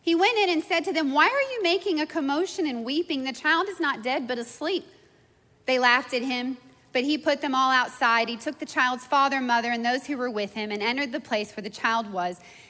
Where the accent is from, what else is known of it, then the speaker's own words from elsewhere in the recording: Texas, United States; I'm from Texas. I know me some storms. I know tornadoes.